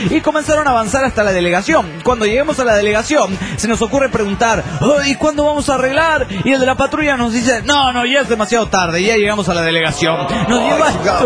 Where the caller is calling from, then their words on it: Mexico City, Mexico; del DF mexicano.